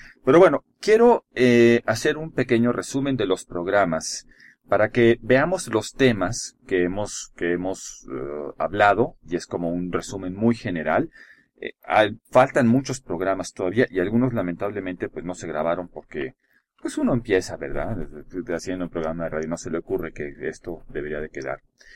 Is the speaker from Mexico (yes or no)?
yes; Mexico; Pero como somos mexicanos, vamos a hablar en español, ¿no?